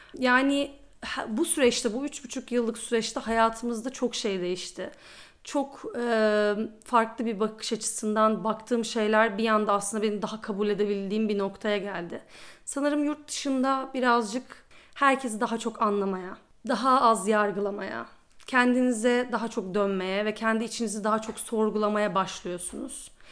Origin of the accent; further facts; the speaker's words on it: Ereğli, Zonguldak, Turkey; born there; Ben Karadeniz Ereğli Zonguldak doğumluyum. Üniversite vasıtasıyla İstanbul'a geldim.